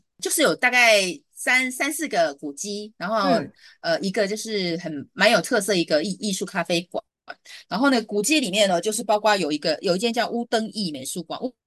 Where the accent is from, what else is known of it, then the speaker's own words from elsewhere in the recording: Taiwan; 小白宫呢，是我们台湾人给他的简称